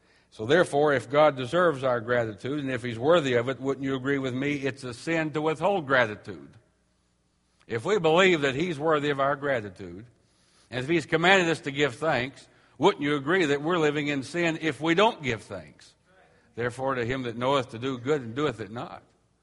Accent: Jefferson City, Missouri, United States; By the way, I grew up in Jefferson City, so this is home to me, and it's good to be back.

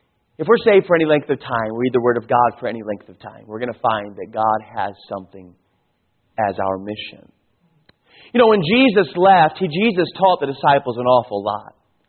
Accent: Tucson, Arizona, United States; I grew up in Tucson, Arizona.

